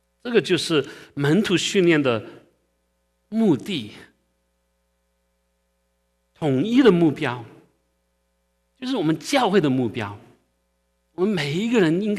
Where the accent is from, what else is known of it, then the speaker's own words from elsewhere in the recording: France; moved away as an adult; now in New York, United States; 我刚信主的时候，那时候我只有18岁，那时候我是从法国移民到纽约。我虽然在一个基督徒的家庭长大